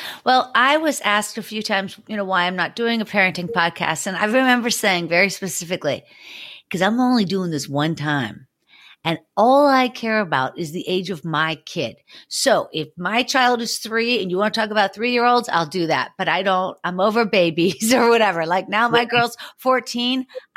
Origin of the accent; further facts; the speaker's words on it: Pittsburgh, Pennsylvania, United States; I'm from Pittsburgh, right.